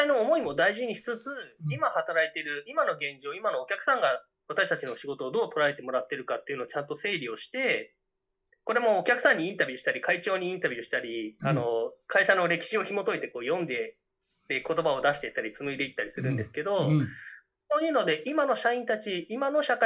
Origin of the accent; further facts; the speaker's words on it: Kanto, Japan; まあ、その時に私も関東でずっと生まれ育っていましたので